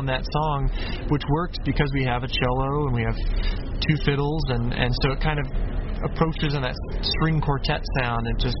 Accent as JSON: {"language": "English", "region": "Arizona", "country": "United States", "tie": "born or raised there", "said": "So I grew up, Grace and I grew up playing out in Arizona on the kind of the retirement home and festival circuit."}